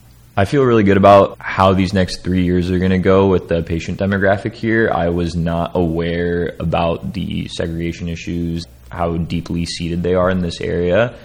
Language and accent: English; Quad Cities, Illinois, United States; I'm from Western Illinois, from a place called the Quad Cities.